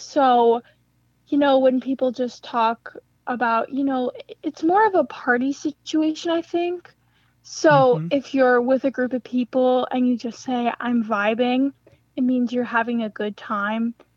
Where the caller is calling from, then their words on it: Madison, Wisconsin, United States; I'm from Madison, Wisconsin.